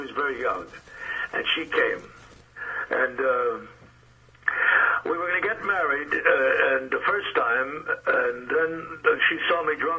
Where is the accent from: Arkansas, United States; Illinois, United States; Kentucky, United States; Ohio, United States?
Illinois, United States; Chicago; You know, I'm from Chicago. Now, my start in Chicago was the same thing, working for these people.